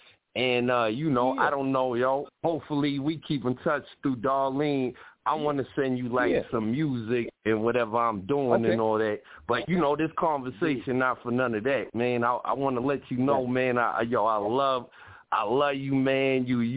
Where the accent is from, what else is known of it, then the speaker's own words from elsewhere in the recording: Harlem, New York, United States; from Harlem. I'm one of the nicest rappers on the face of the planet.